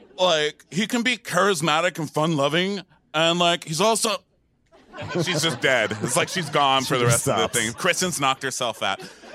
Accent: United States; Okay, so sorry, I'm American.

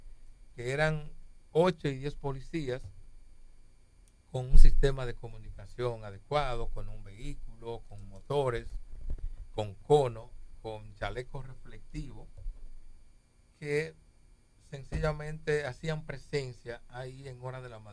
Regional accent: Dominican Republic; yo quisiera que la reforma funcione, porque yo soy dominicano, claro.

